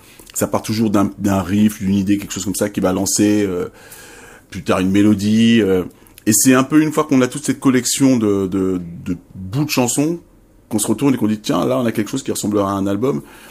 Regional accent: France; j'ai grandi effectivement en France, mais dans une famille guadeloupéenne où ça parlait créole tout le temps. Moi, je suis le dernier de la famille, donc mes parents, ils parlaient créole entre eux, ils parlaient créole à mes frères et sœurs, tout ça.

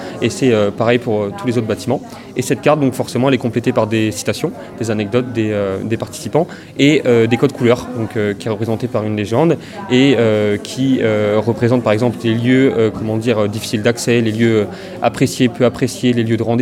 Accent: Brittany, France; Alors moi je suis breton, j'ai fait ma licence 3 en infocom à Rennes 2, donc pendant 3 ans.

